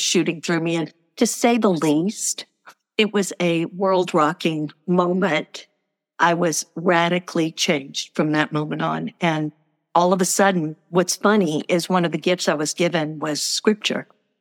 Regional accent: New Orleans, Louisiana, United States; And as a sophomore in high school, growing up in New Orleans, it was like, stop.

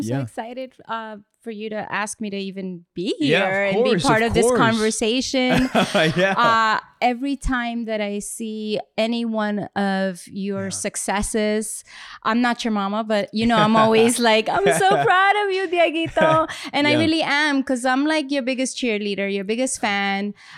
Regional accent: New York City, New York, United States; also born or lived in Medellín, Colombia; I basically grew up in Spanish Harlem with my sister and my mom. Migrated from Colombia, even though I was born in New York.

